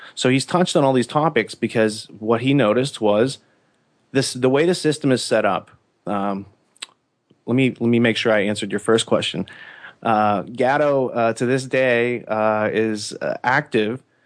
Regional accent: Pennsylvania, United States; I'm from Western Pennsylvania.

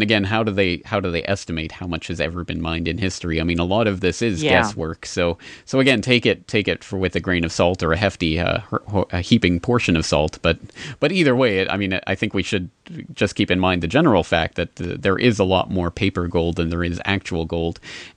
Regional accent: Canada; now in Japan; In fact, I'm not American. I'm a Canadian who lives in Japan

